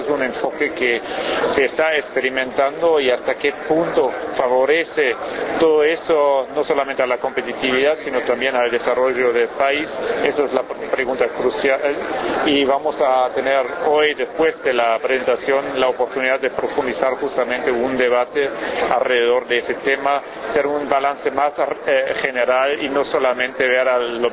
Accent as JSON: {"language": "Spanish", "country": "Germany", "second_language": "Spanish", "said": "yo soy consultor alemán"}